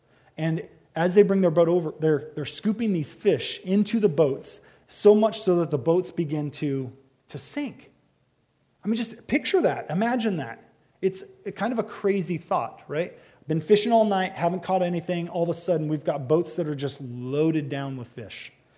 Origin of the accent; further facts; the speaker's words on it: Oregon, United States; Well, I grew up fishing on the Southern Oregon River, the Rogue River.